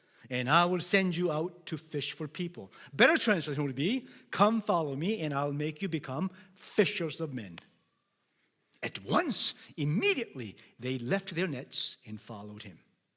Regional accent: Michigan, United States; now in Canada; So I'm from Michigan. One of the hardest things that I experienced when I came to Canada was the allegiance to the Queen.

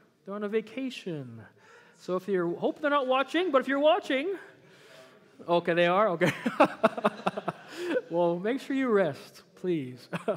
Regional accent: Kinsella, Alberta, Canada; When I was a teenager, I grew up in Kinsella, Alberta. Anybody know where Kinsella is? Okay, a few people. Only about 30 people live there.

